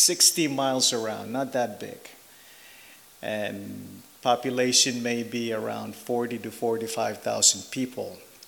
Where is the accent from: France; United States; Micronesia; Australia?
Micronesia; Pohnpei; first language Pohnpeian; English is a second language; My dad is from the island of Panape where we are, and that's my first language. My mother's from another island called Kosrae, and her language is totally different from Pohnpeian language